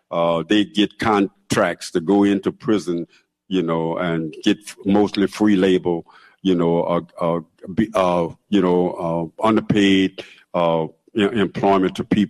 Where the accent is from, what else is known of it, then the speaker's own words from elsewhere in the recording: New Orleans, Louisiana, United States; Even though I grew up in New Orleans in neighborhoods, and even though the city has changed a lot